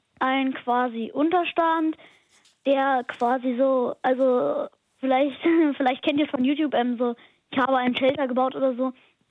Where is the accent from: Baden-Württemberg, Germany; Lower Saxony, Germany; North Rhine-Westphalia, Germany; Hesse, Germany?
Lower Saxony, Germany; Marmäusel; Ich komme aus dem Landkreis Lüchow-Dannenberg und wohne im Dorf Marmäusel. Das kennt, glaube ich, niemand.